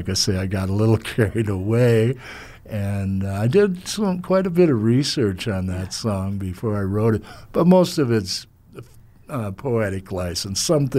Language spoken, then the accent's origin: English; Sioux Falls, South Dakota, United States; born there; now in Vermillion, United States; I was born in Sioux Falls, and I've lived here in Vermilion for 4 years.